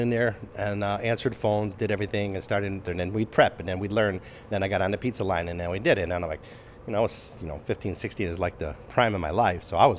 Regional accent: Chicago, Illinois, United States; I grew up in Chicago. So I grew up on Cumberland and Irving and Addison on the north side.

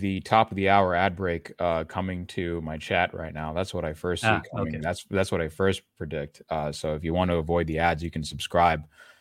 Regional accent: Tamil Nadu, India; because I'm from Tamil Nadu originally.

